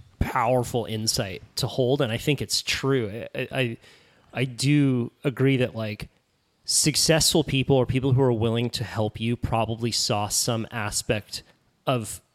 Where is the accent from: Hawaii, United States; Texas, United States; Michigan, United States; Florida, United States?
Hawaii, United States; Growing up on the North Shore, I feel like it's common to have a mentality of that the sponsors are going to come chasing you